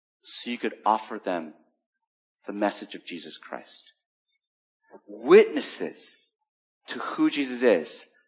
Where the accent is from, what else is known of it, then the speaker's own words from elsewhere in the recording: Philippines; accent: American; They see me, they assume I'm not Filipino, and they assume I'm a foreigner, which equals rich because you came here. Therefore, especially if I have an American accent, and Americans do have an accent.